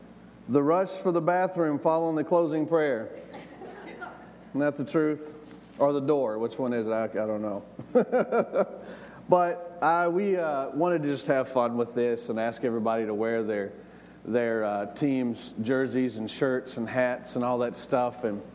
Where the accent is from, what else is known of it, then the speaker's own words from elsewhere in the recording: Tennessee, United States; I'm from Tennessee. I've been here for 5 months.